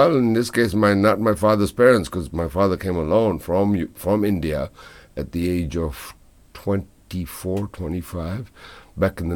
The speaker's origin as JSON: {"language": "English", "town": "Kampala", "region": "Central Region", "country": "Uganda", "tie": "born or raised there", "said": "Where I grew up in Uganda, the home address of where I lived in Kampala, in the capital city, was 8 Madras Gardens."}